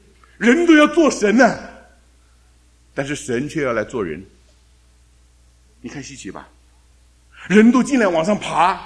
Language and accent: Chinese; China; 实际上我们叫做中国，我们是中国人，天下为中，我们是老中